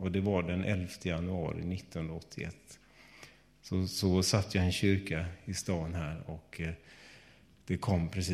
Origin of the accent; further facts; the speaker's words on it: Gothenburg, Västra Götaland County, Sweden; under hela min uppväxt då, så var det ungefär så där att när jag var hemma i Göteborg bland syskonen